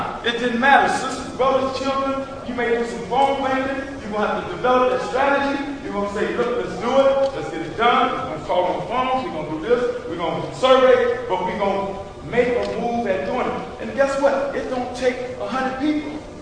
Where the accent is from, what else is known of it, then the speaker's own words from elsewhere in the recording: San Francisco, California, United States; I'm from San Francisco